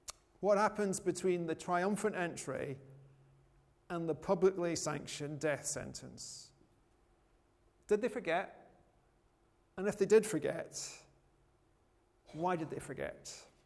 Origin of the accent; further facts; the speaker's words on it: United Kingdom; We're British, and it's been a long time since anyone succeeded in invading our green and present land.